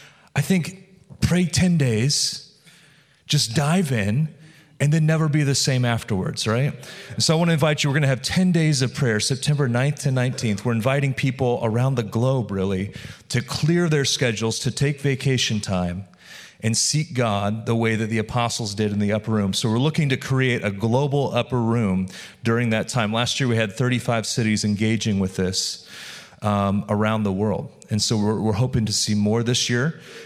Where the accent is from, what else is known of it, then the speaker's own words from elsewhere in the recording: Missouri, United States; also born or lived in Chicago; I was from Chicago. I was born in Chicago. I grew up in Missouri, so I knew Moody was from Chicago.